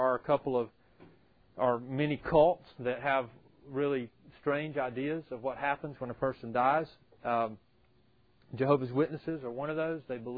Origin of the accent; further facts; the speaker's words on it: the South, United States; but I say Sheol because I grew up in the South.